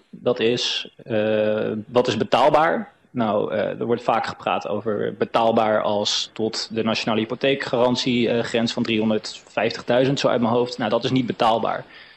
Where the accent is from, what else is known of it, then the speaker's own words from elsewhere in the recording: Groningen, Netherlands; En dan is ook nog 1 ding wat ik als Groninger echt even van mijn hart moet.